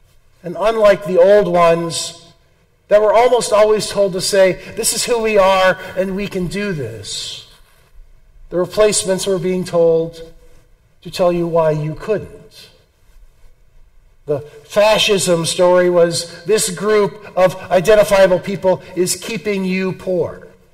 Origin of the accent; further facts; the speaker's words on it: Illinois, United States; Growing up in Illinois, we had all of the Abraham Lincoln stories